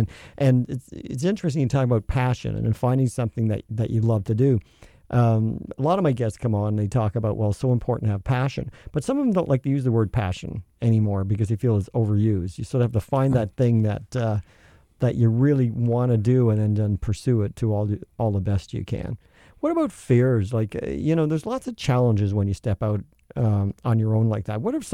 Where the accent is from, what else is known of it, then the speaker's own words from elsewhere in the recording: Newfoundland and Labrador, Canada; I'm from the East Coast and we're all the same. You know, I'm from Newfoundland originally, and I have been in Manitoba for a long time.